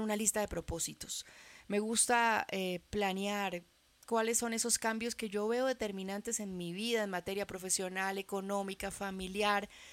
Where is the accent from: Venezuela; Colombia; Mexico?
Colombia; Cali, Valle del Cauca; porque yo soy de Cali.